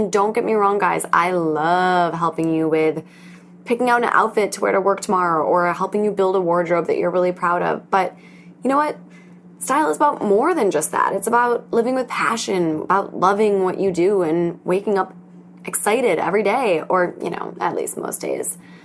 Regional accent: Wisconsin, United States; now in New York City, United States; I thought everyone either knows I'm from Wisconsin or thinks I still live there and not in New York City.

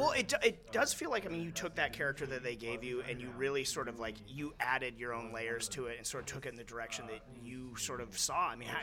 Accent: California, United States; Like, I'm from the Bay Area and All Pro Wrestling is so big up there.

